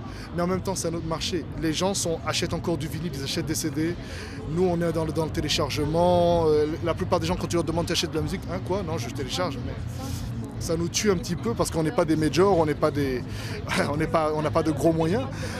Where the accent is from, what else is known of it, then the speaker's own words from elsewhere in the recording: Central African Republic; je suis né et j'ai grandi en fait en République centrafricaine, d'un père franco-centrafricain et d'une mère belgo-américaine.